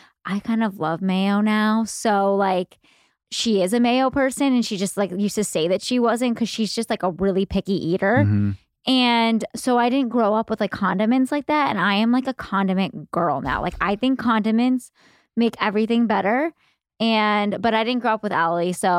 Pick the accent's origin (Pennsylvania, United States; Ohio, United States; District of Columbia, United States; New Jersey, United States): Ohio, United States; Cleveland; now in Colorado, United States; I love Cleveland. It's just my roots. I always say I live in Colorado now